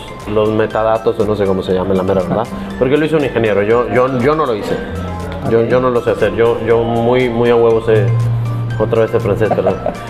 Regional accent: northern Mexico, Mexico; Beisbolista porque soy norteño.

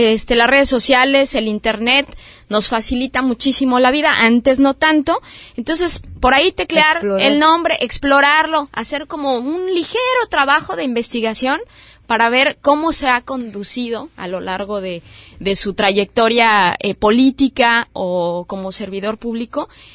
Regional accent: Mexico; como mexicanos no tenemos memoria

